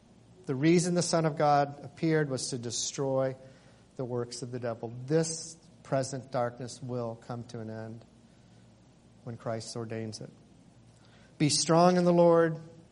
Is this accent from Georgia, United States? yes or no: yes; Atlanta, Georgia, United States; When I was growing up in Atlanta in the 60s